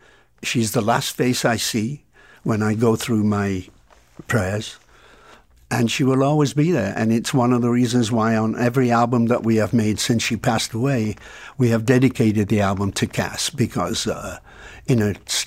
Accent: England, United Kingdom; I said, I'm English.

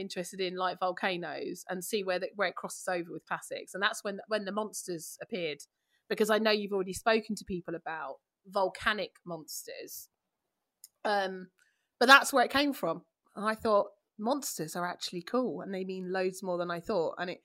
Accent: London, United Kingdom; I mean, I'm from East London, you know, we don't have them knocking around our landscape, and there's none in England

